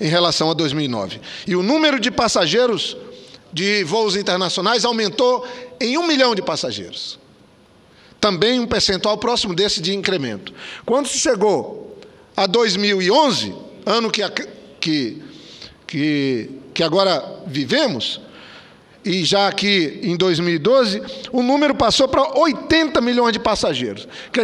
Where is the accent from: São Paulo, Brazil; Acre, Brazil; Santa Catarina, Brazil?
Acre, Brazil; Sou do Acre, um estado da Amazônia brasileira.